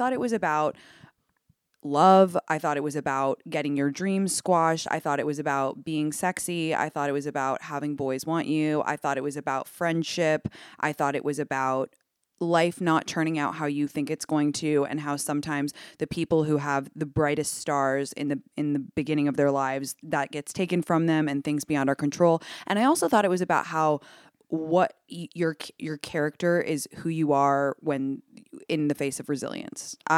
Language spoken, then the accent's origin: English; United Kingdom; in a nice way, I'm British.